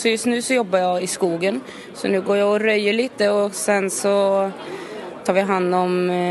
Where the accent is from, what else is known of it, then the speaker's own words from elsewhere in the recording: Västra Götaland County, Sweden; Jag är från Skaraborg.